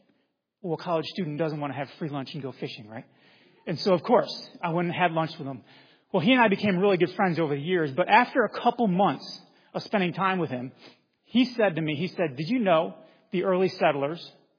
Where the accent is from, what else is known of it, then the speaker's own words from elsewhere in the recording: Buffalo, New York, United States; I grew up in Buffalo, New York, transferred from Buffalo to Clemson.